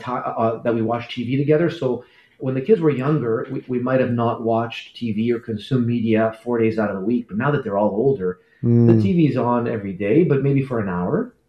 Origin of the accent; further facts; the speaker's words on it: Quebec, Canada; You know, I'm from Quebec.